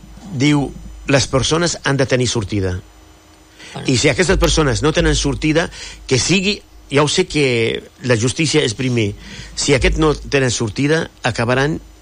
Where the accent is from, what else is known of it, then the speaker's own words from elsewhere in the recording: Syria; jo sóc orgullós de Síria pel tema originari de la cultura que ha portat